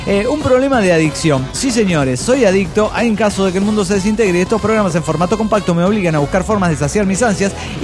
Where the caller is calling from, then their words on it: Coacalco, State of Mexico, Mexico; de Coacalco.